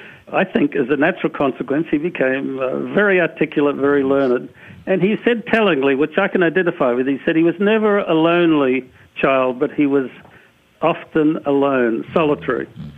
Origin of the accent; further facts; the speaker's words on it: Australia; together with traveling with my father who moved to the U.S. and we grew up in Australia